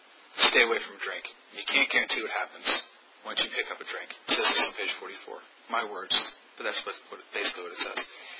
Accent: Virginia, United States; But I grew up in Fairfax County, and there was pretty much a drug counselor behind every bush.

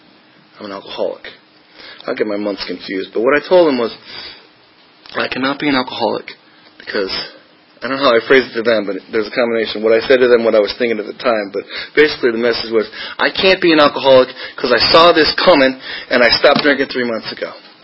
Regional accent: Illinois, United States; So I grew up in Illinois, went to schools in Illinois, I went to residency in Illinois.

